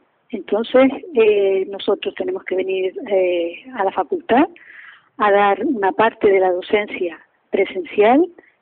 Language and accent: Spanish; Canary Islands, Spain; he sabido, como buena canaria, salir de la jaula, volar y irme a otro sitio.